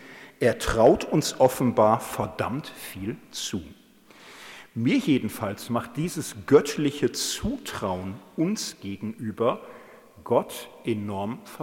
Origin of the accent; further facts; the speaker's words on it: Germany; now in Austria; als Deutscher in Österreicher unter uns kann man das ja schon auch mal sagen